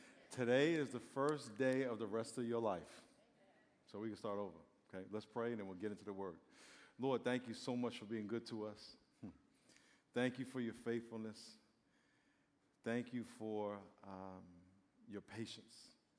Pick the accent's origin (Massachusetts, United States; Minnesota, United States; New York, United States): New York, United States; I grew up in New York